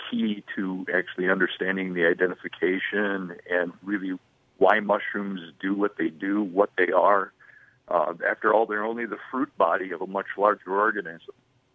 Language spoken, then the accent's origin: English; Waterloo, Iowa, United States; I grew up in Waterloo, Iowa, which is the big city when you're from Iowa.